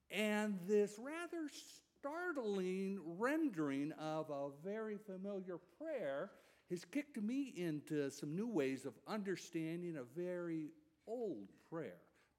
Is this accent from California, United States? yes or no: yes; Ojai, California, United States; I come to you from Ojai, California, and there's a strong Jackson-Ojai connection